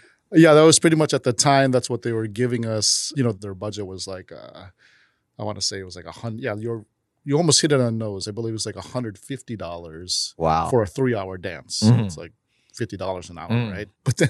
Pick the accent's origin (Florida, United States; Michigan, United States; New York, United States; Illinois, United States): Illinois, United States; Chicago; also born or lived in Glendale Heights; I was born in Chicago, Illinois.